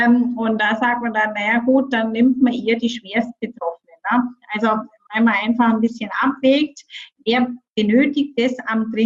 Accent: Bavaria, Germany; ich komme ja aus Bayern

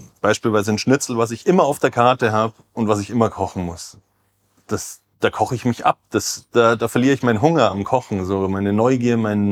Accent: Prien am Chiemsee, Bavaria, Germany; aus Prien am Chiemsee. Ich bin Koch aus Leidenschaft und bin gebürtiger Priener, Chiemgauer. Bin aufgewachsen, zur Schule gegangen, habe gelernt in Prien

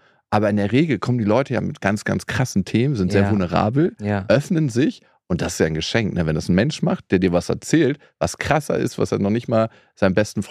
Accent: Berlin, Germany; Ich bin ja in Berlin groß geworden.

